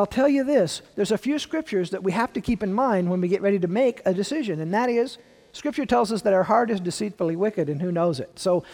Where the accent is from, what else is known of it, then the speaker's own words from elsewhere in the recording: Peoria, Illinois, United States; I grew up out in Peoria, pretty large family, not much of an education on my mom or my dad's side